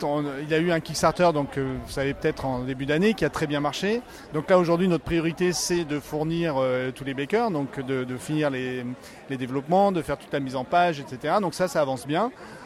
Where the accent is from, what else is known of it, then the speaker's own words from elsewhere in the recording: Paris, Île-de-France, France; comme on est parisien, à la limite, il faut qu'on soit à PEL, quoi